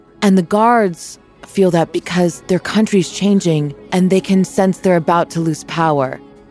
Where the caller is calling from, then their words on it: New York, United States; I'm calling from New York.